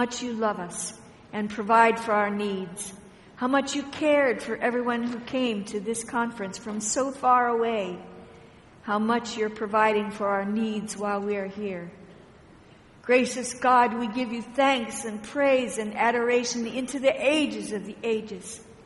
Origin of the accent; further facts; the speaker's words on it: Washington, United States; I came here yesterday and had a bit of trouble. I come from Washington State, and as I came on the airplane, Chicago was a mess.